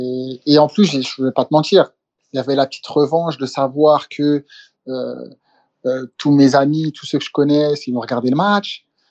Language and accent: French; Martinique; Et après, bon, je suis martiniquais, hein.